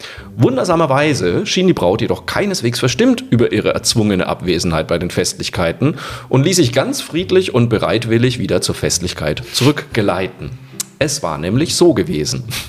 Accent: Southern Germany, Germany; ich komme ja aus Süddeutschland

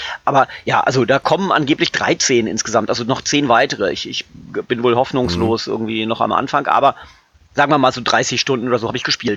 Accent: Lower Saxony, Germany; born there; einem gebürtigen Niedersachsen

